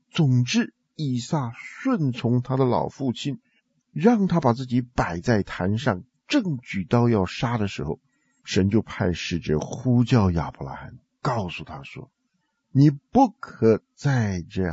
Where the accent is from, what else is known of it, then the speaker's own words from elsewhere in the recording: China; 我们中国人讲说代罪羊，代罪羊恐怕跟这个古老事件有相当的关系。